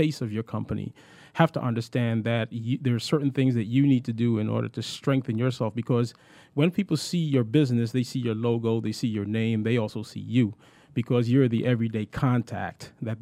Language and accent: English; Guyana; also born or lived in Brooklyn; now in Duluth, United States; I'm originally from the Republic of Guyana, South America. Immigrated to the United States in Brooklyn, New York, where I lived for about 15 years. And then relocated to Atlanta, Georgia in 1992.